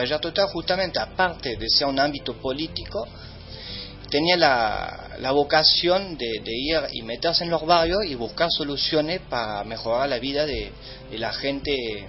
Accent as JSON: {"language": "Spanish", "country": "France", "tie": "born or raised there", "second_language": "Spanish", "moved": "as an adult", "lives_now": "Argentina", "said": "no tengo un acento raro, soy francés, nací allá. Viví hasta los 21 años, estuve estudiando en la Sorbonne, en la economía. Y bueno, vine a este maravilloso país a poder estudiar una carrera que es arquitectura en la UNC."}